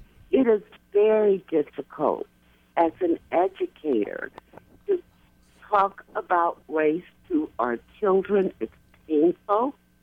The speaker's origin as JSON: {"language": "English", "region": "California", "country": "United States", "said": "I come from California, and I went to Cal State."}